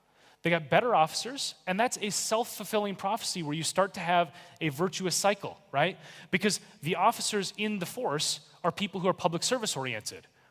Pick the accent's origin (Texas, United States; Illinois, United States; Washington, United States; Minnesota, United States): Minnesota, United States; Minneapolis; born or raised there